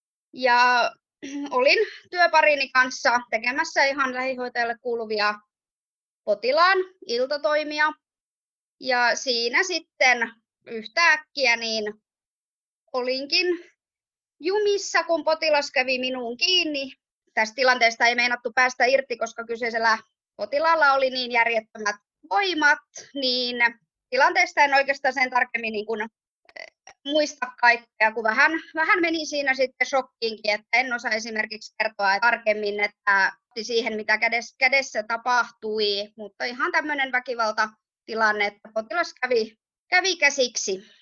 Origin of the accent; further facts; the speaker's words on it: Turku, Southwest Finland, Finland; Elikkä olen turkulainen, ihan missä muu olen koskaan asunutkaan, enkä täältä ikinä tule poistumaan tästä kaupungista.